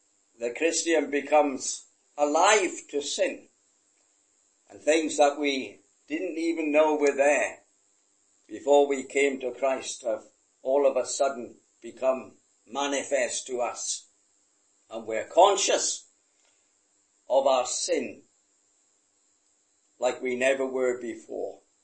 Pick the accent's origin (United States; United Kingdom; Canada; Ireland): United Kingdom; Swansea, Wales; In my hometown of Swansea